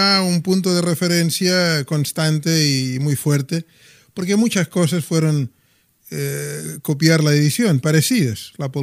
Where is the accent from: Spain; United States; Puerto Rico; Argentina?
Spain; Girona, Catalonia; born there; Sí, yo nací en Gerona, el año 1934, en plena guerra civil.